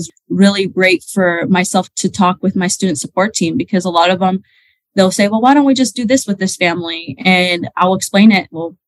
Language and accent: English; United States; I'm American. I'm an Arab American. My parents are Palestinian, and they immigrated here when they were young.